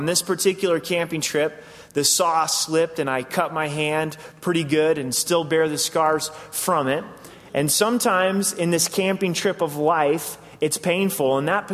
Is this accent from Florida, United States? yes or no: no; Oregon, United States; Growing up in Southern Oregon, we had the opportunity to go camping quite often.